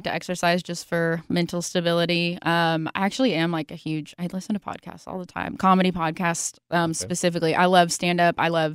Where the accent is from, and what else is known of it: Neoga, Illinois, United States; born or raised there